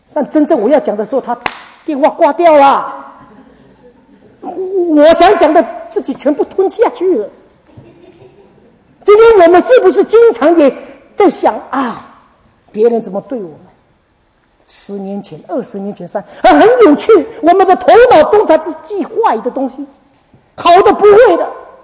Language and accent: Chinese; China; 我刚才讲我们中国人的文化很难的，中国人的文化是不容易的